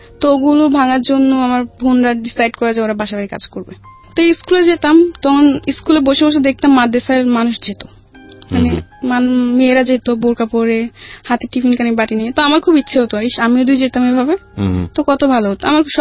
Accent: Chittagong, Chittagong Division, Bangladesh; born there; আমার জন্মস্থান চিটাগাং, আমি ওখানে জন্মগ্রহণ করি। আর আমার দেশের বাড়ি হচ্ছে মমিসিং।

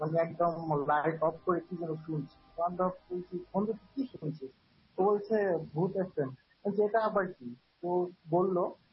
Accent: Bangladesh; আমি বাংলাদেশি

